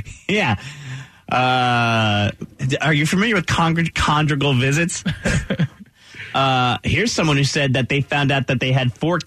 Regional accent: New Jersey, United States; now in Little Rock, United States; I mean, I just moved from New Jersey to Little Rock, Arkansas. And kids my age where I grew up in New Jersey weren't having children.

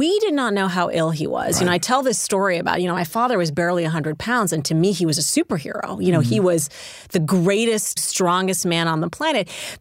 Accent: Saudi Arabia; now in United States; back when I was growing up in Saudi, everything that was sort of aspirational

